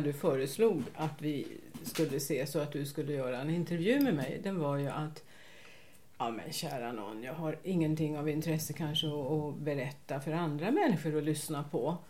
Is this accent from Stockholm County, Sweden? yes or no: yes; Stockholm, Stockholm County, Sweden; Nej, men då har vi ju nästan varit grannar, för jag är uppvuxen på